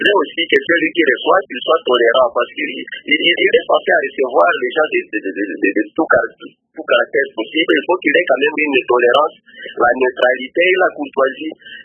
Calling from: Fataki, Ituri, DR Congo; Je suis proche de Bounia, je suis à Fataki, proche de Bounia.

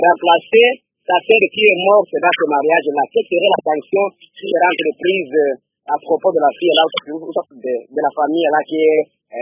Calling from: Kalima, Maniema, DR Congo; de Kalima Maniema

